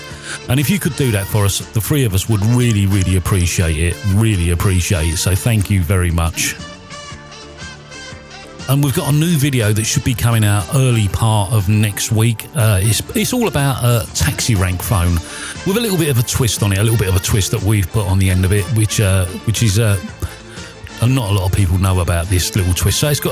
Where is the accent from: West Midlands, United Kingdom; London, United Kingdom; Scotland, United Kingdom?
London, United Kingdom; And as we was all born and bred in London